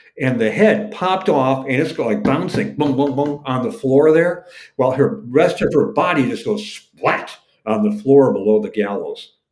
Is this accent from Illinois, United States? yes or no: no; Detroit, Michigan, United States; because I grew up in the Detroit area.